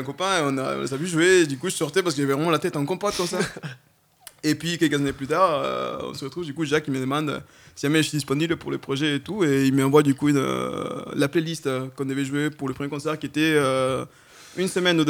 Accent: Peru; Oui, non, mais vraiment, je suis péruvien à la base.

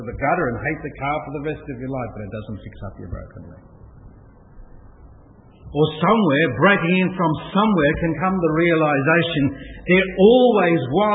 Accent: Australia; I am not British, I am not English, I'm not Scottish, I am Western, but I am not European, I am Australian.

